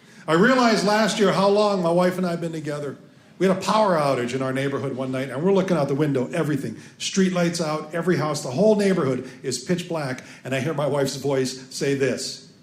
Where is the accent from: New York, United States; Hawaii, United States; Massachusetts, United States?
Hawaii, United States; I told her I'm from Hawaii and I sure would love to stay in this country.